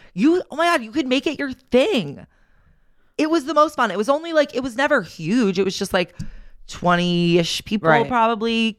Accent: New York, United States; kind of like where we grew up on Long Island

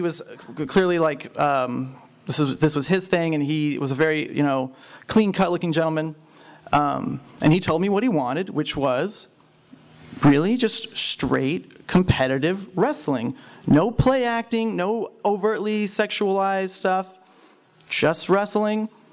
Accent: the South, United States; but, you know, I'm from the South. I know about wrestling.

